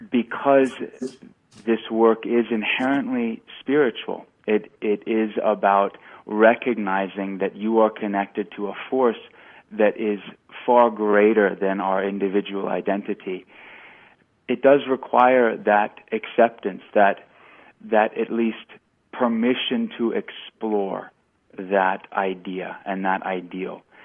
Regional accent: Austin, Texas, United States; I was raised in Austin and all around the country

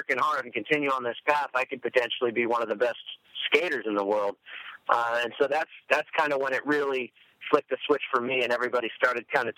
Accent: United States; not only in the United States in Salt Lake City, in my hometown country

